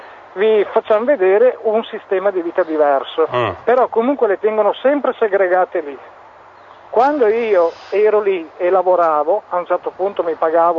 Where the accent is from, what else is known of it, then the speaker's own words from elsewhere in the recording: Vicenza, Veneto, Italy; moved away; io di origine sono vicentino, mi sono trovato per vari motivi dover andare a Bologna.